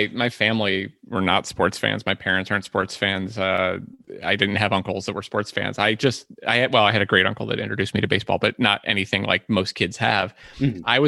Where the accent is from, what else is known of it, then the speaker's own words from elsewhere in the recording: Detroit, Michigan, United States; now in Ohio, United States; I would watch TBS when I moved away from Detroit and watch the Braves games and everything. But now, I have MLB TV. I could watch basically any game. We're only blacked out here in Ohio from a couple of teams.